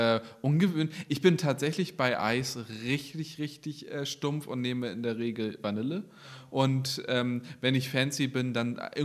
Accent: Kiel, Schleswig-Holstein, Germany; beste Eisdiele in meiner Kindheit in Kiel war Eisparadies.

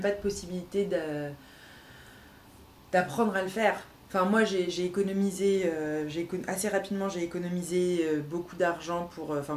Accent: Reims, Grand Est, France; moved away as an adult; also born or lived in Paris / United States / Turkey; now in Lille, France; Donc je suis née à Reims, j'ai grandi à Reims jusqu'à 19 ans. Et après, je suis partie, j'ai été à Paris pendant plusieurs années.

